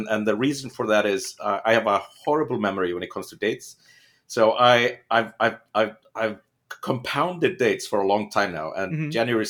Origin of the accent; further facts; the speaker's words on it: Iceland; I'm originally from Iceland. I'm Icelandic. So I started out by building a studio in Iceland many, many lifetimes ago, it feels.